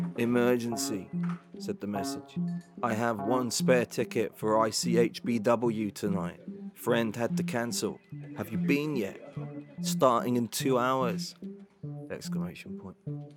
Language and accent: English; Australia; My boss still referred to me as the Australian guy.